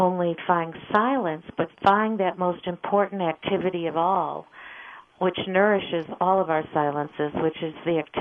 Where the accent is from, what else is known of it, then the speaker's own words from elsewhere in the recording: Chicago, Illinois, United States; For instance, I grew up in Chicago. How I got out west is God's own private mystery.